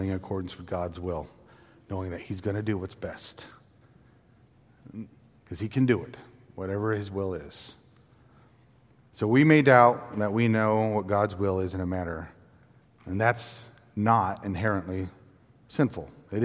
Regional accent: Texas, United States; Now, I grew up in the Texas Panhandle, and it is windy in the Texas Panhandle.

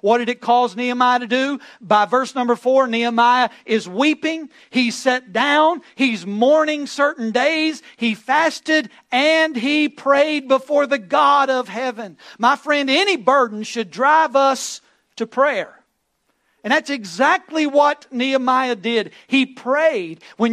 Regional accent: North Carolina, United States; I grew up right outside of Coulomie, North Carolina. We have a Dollar General there.

